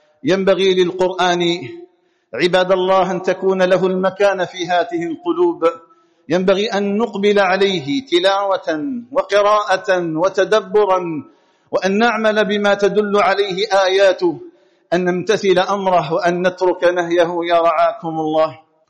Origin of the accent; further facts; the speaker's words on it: Algeria; أسأل الله تعالى أن يجعل بلدنا الجزائر آمنا مطمئنا وسائر بلاد